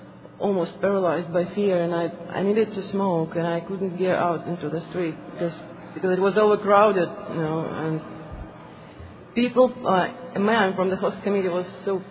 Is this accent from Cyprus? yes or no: no; Russia; I'm from Russia.